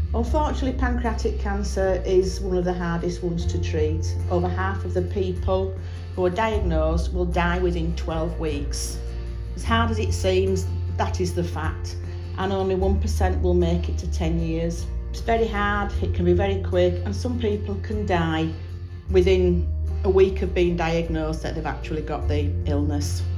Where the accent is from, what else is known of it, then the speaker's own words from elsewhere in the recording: Wakefield, Yorkshire and the Humber, United Kingdom; I've got, in my hometown, I've got the Town Hall in Wakefield on Wood Street, Clock Tower in Wakefield at the HMP prison.